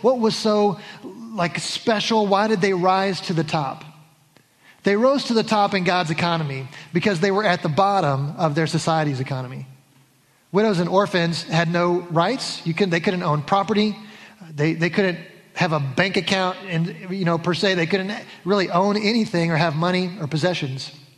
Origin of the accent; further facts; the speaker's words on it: the South, United States; I'm from the South and that's just what we do. It's yes ma'am, yes sir, no thank you, please.